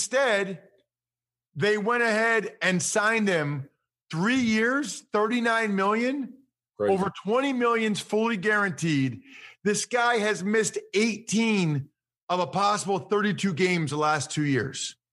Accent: Reading, Pennsylvania, United States; And immediately, I'm from Reading, Pennsylvania, right?

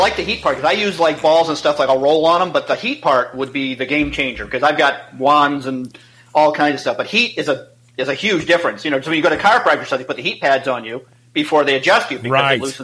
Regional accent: Brooklyn, New York, United States; Again, we're from Brooklyn. You know, you tough it out, right? We don't wear our problems on our sleeves here, right?

